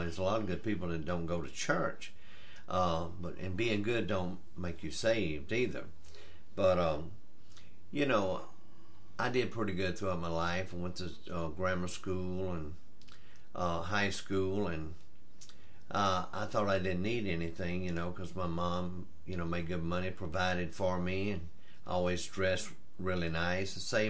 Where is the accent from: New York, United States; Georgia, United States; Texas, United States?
Georgia, United States; Sandersville; born there; I was born in Washington County, Sandersville, Georgia.